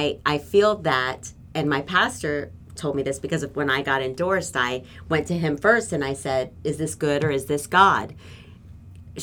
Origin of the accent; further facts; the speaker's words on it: Ohio, United States; Being born and raised in Ohio and caring so much about our state, there's no greater honor to me than to give back to the state that raised me up.